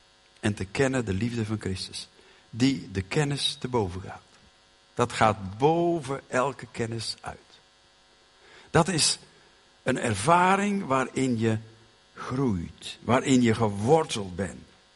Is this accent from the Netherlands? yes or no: no; Genk, Flanders, Belgium; Ik kwam van Genk, was 23 jaar.